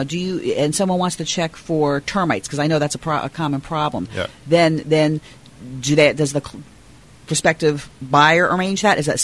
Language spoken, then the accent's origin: English; New Jersey, United States; Now, I'm also a northerner. I'm from New Jersey, and I had never heard of sinkholes before moving here.